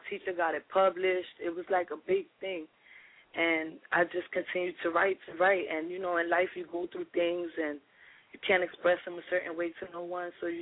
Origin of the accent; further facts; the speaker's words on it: Philadelphia, Pennsylvania, United States; the song is basically a Spanish-English song because I'm from Ricanville, how they call it, North Philly.